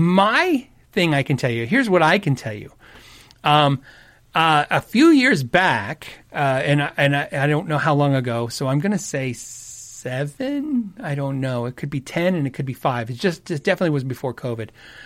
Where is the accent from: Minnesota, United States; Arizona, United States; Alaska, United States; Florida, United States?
Arizona, United States; Tucson; I grew up in Tucson, Arizona, and if you're familiar with Tucson, Arizona, all you have to know is it's an Air Force town, right?